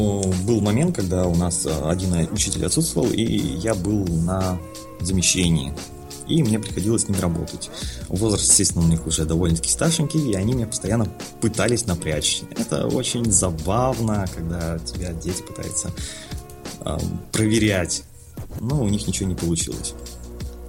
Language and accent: Russian; Omsk, Omsk Oblast, Russia; Я из Омска. Это такая обочина России.